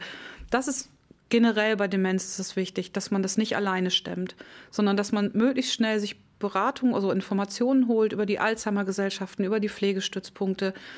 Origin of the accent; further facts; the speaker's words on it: Colmar, Grand Est, France; ich komme ja nun aus Colmar